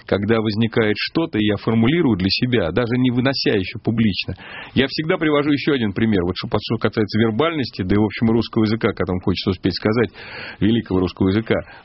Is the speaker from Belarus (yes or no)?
no; Russia; Я россиянин, в шоке не бываю.